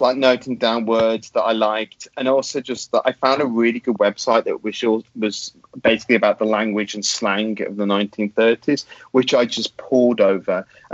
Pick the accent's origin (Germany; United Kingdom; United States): United Kingdom; as a Brit